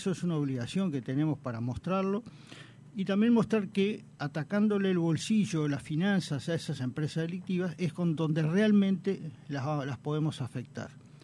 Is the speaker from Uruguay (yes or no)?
yes; Montevideo, Uruguay; born there; also born or lived in Trinidad; Y nací en Montevideo, pero soy trinitario por adopción.